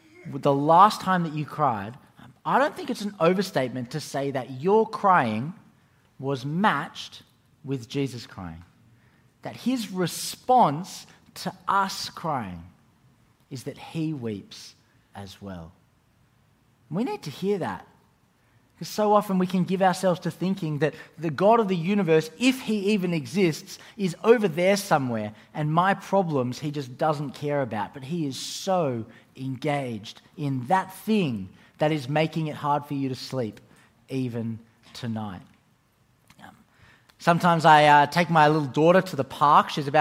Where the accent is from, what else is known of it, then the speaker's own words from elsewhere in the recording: Australia; The key bit of that word is splag, and we can all say that because we're Australian, splag.